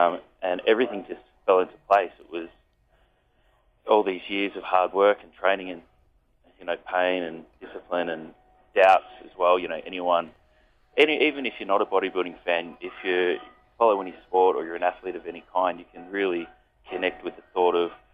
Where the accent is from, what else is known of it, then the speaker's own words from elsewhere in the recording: Australia; You know, I'm this Australian competing overseas. I don't know the language.